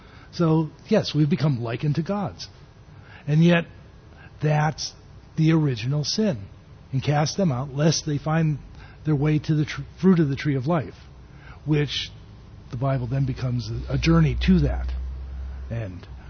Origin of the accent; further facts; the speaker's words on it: Philippines; moved away as an adult; when I came here from the Philippines, I knew two people.